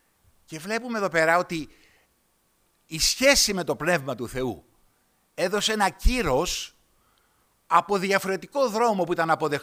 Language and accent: Greek; Rentis, Attica, Greece; εγώ από το Ρέντι ήμουν έτσι.